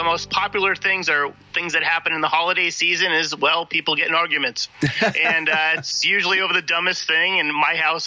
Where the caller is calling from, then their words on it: Las Vegas, Nevada, United States; I am in Las Vegas, Nevada.